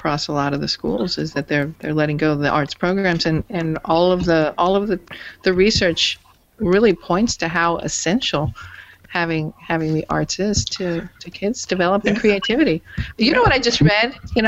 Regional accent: England, United Kingdom; Well, I am actually, that's what I was going to say, as an English person, I've been pulled into the STEM thing

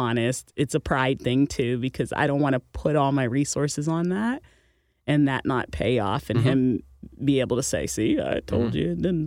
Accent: Pittsburgh, Pennsylvania, United States; So, I mean, I'm from Pittsburgh. My career was there majority of my career was there.

